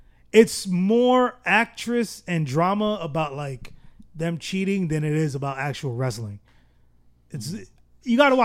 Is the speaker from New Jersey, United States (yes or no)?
yes; Jersey City, New Jersey, United States; Because I'll tell people I'm from Jersey City and they'll be like, what is that? And I'm like, come on, man. We're not that small of a town.